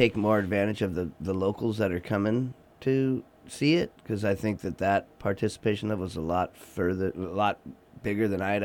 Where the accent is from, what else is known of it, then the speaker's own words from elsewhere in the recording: San Diego, California, United States; You know, I'm from San Diego, and you go into the bay down there